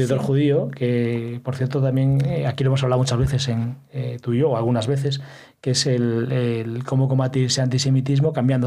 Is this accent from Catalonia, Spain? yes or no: no; Galicia, Spain; Como soy gallego